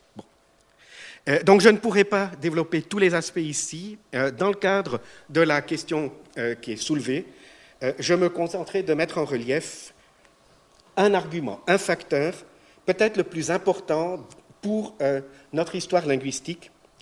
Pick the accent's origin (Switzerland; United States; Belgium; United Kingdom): Switzerland; Romandy; Et je n'ose imaginer quelle aurait été l'évolution chez nous, en Suisse romande